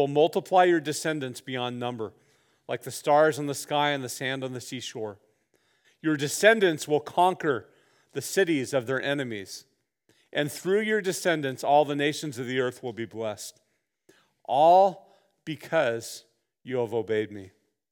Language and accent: English; Santa Barbara, California, United States; I grew up in Santa Barbara.